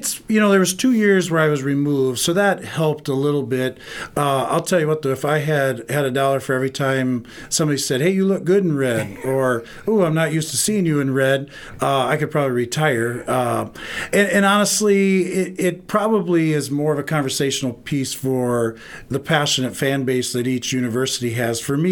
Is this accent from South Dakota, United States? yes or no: yes; South Dakota, United States; One, being a South Dakota kid, born and raised in South Dakota